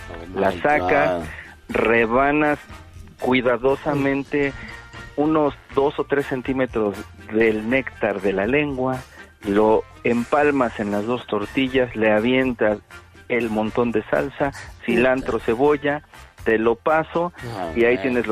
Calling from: Mexico City, Mexico; Desde la Ciudad de México.

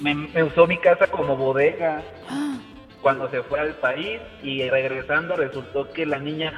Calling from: Guadalajara, Jalisco, Mexico; De Guadalajara, Jalisco, donde los hombres se van.

